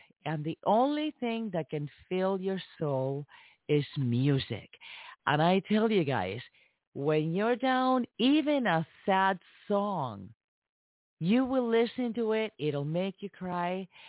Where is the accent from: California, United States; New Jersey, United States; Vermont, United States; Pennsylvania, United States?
New Jersey, United States; also born or lived in Minnesota; You know, you guys know that I grew up in Jersey and, you know, went to New York City quite a few times.